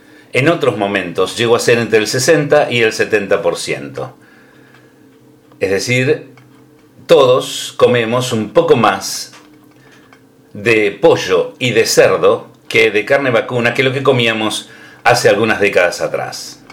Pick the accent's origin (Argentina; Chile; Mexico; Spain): Argentina; Estoy describiendo lo que nos pasa como argentinos.